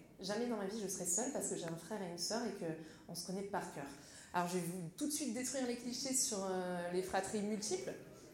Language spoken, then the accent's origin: French; Marseille, Provence-Alpes-Côte d'Azur, France; Je suis une vraie Marseillaise d'ici. Je suis née ici, j'ai grandi ici et je suis dans ma 30e année de vie.